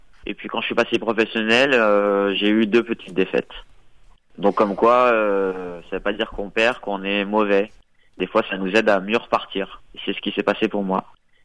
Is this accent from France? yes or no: yes; Bourgoin-Jallieu, Auvergne-Rhône-Alpes, France; Moi, je suis né à Champfleury, à Bourgoin-Jallieu. J'ai grandi là-bas jusqu'à mes 16 ans. J'étais à l'école là-bas.